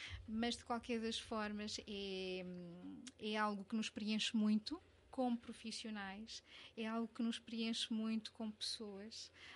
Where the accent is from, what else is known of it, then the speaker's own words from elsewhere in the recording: Lisbon, Portugal; Eu sou de Lisboa, eu sou natural de Lisboa, portanto, nascida e criada, é uma cidade que eu amo também.